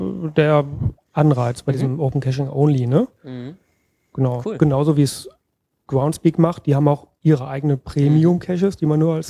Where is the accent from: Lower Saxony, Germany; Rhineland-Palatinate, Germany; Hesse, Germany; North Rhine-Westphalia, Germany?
North Rhine-Westphalia, Germany; Paderborn; ich komme aus Paderborn.